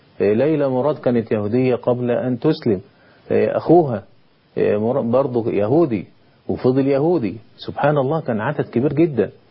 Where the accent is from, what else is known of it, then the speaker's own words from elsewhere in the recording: Egypt; عندنا في مصر إلى الآن حارة اليهود موجود فيها اليهود